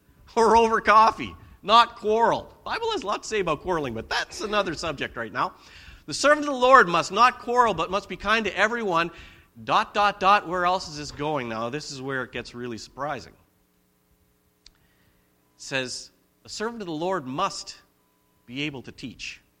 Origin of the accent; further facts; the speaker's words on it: Alberta, Canada; now in Nanaimo, Canada; Now, I grew up in Alberta. Bodies of water do not move. So when I moved here to Nanaimo